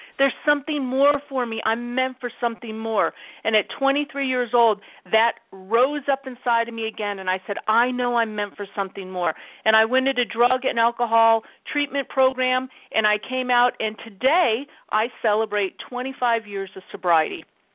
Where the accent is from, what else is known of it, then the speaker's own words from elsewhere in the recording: Michigan, United States; also born or lived in Scotland; I was born a Navy brat. I was born in Scotland. And then my parents adopted me from Scotland, my adoptive parents. They're from Michigan. And I lived with them for 18 years.